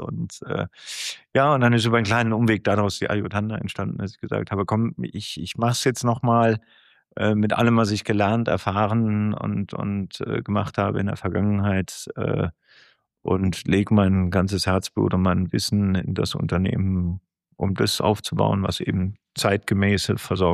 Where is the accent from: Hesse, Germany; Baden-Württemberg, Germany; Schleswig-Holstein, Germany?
Baden-Württemberg, Germany; Ich bin gebürtiger Schwarzwälder